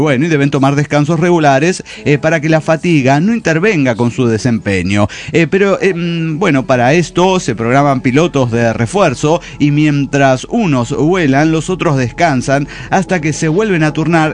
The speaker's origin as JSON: {"language": "Spanish", "region": "Cochabamba", "country": "Bolivia", "said": "Hola, ¿cómo están? … de Cochabamba, Bolivia."}